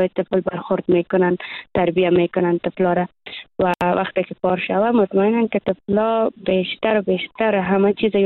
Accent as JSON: {"language": "Persian", "country": "Afghanistan", "said": "چون ما دختران افغان هستیم"}